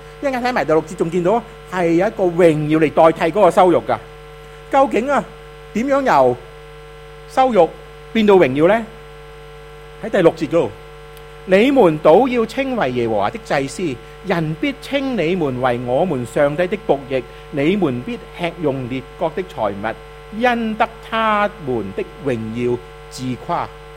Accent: Hong Kong; also born or lived in Philippines; 以为我香港人，我真系香港人，不过我菲律宾住咗咁耐，识听菲律宾话噶嘛。

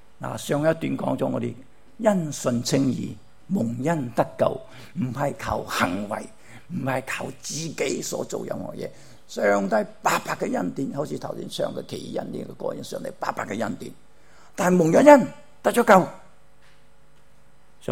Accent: Guangdong, China; 咁我哋呢啲廣東人咧，一樣就好自大嘅。我哋行埋咧，一定埋堆咧。如果家庭型咧，我哋廣東人就梗係行埋一堆講廣東話噶啦，打死都唔會講普通話嘅

